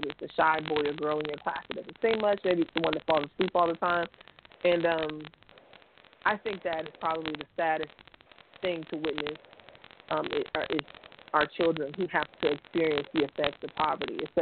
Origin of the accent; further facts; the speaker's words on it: the South, United States; I grew up extremely poor in the South.